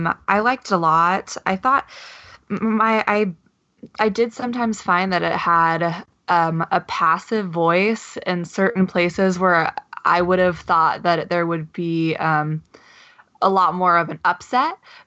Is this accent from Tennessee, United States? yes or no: yes; Tennessee, United States; and I grew up in Tennessee. And so, and the Bible Belt